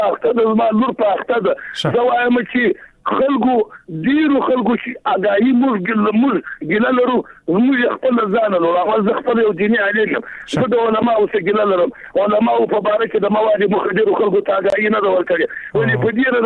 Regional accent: Jowzjan, Afghanistan; زه به هلمند د نه یم زه د جوزجان سمې پښتون یم

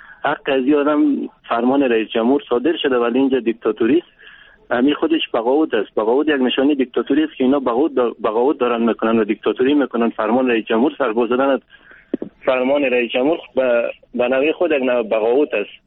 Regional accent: Bamyan, Afghanistan; now in Kabul, Afghanistan; ما اصید از بامیان هستم، خانه من در کابل هست.

